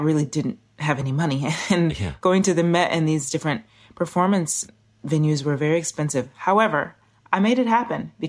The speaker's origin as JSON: {"language": "English", "region": "Washington", "country": "United States", "said": "because I'm from Washington State, it's often gray and rainy."}